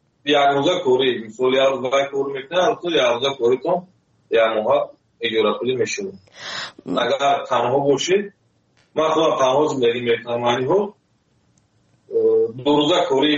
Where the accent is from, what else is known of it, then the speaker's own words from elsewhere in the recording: Tajikistan; moved away; also born or lived in Russia; سال 2015 از تاجیکستان آمدم.